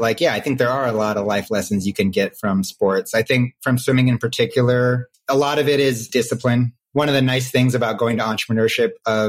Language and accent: English; Seattle, Washington, United States; moved away as an adult; also born or lived in California; now in Chicago, United States; Seattle, Washington. So 18 years in Seattle. Did my undergrad and grad at Stanford in California in the Bay Area, and now I've been in Chicago for about 4.